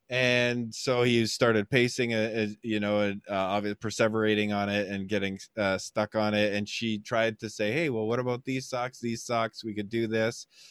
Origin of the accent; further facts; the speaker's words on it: Canada; And as a Canadian